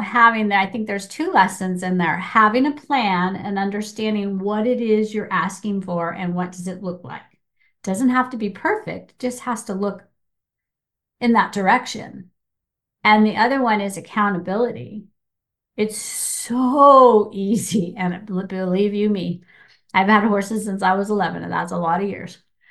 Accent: United States; I'm from America and they're from Japan.

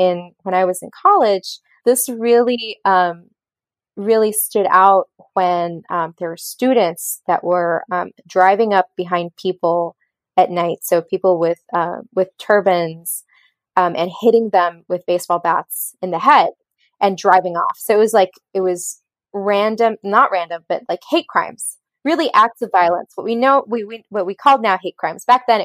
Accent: Colombia; also born or lived in Nigeria / France / Venezuela / United States; So I'm from Colombia, and I grew up in 5 different countries. I grew up in Nigeria, France, Venezuela, the States, and in Colombia, of course.

